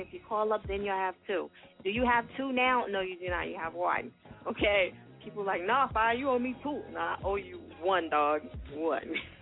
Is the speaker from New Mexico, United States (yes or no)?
no; New Jersey, United States; shout out to Jersey. That's my home state for those who don't know.